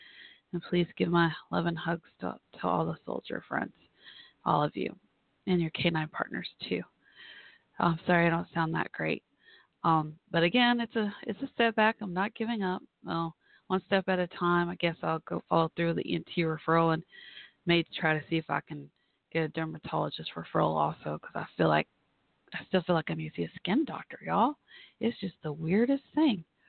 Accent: Texas, United States; my home state of Texas, and then there's New Orleans not far away and all that good stuff.

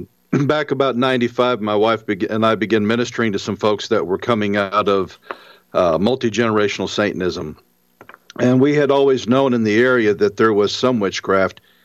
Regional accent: St. Louis, Missouri, United States; I'm originally from St. Louis.

